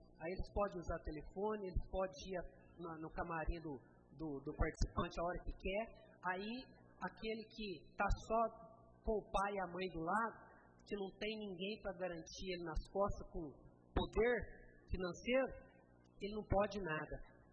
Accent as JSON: {"language": "Portuguese", "country": "Brazil", "said": "eu estou falando brasileiro, eu sou brasileiro, nós somos relaxados mesmo."}